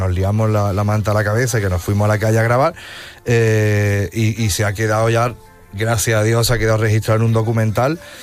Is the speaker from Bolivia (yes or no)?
no; Córdoba, Andalusia, Spain; Que es Córdoba, yo soy de Córdoba.